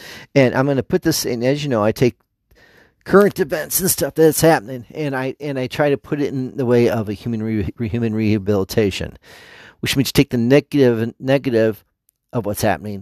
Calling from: Cleveland, Ohio, United States; I'm talking to you from Cleveland, Ohio.

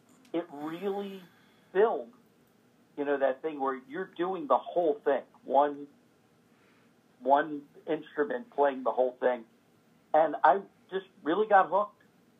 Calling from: Kennett Square, Pennsylvania, United States; From Kennett Square, Pennsylvania, which is it's about like maybe 45 minutes out of Philadelphia.

